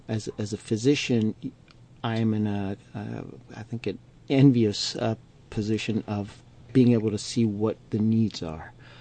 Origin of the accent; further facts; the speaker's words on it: Annapolis, Maryland, United States; I grew up outside of Washington, D.C., in Annapolis, Maryland, home of the Naval Academy and the state capital for the state of Maryland.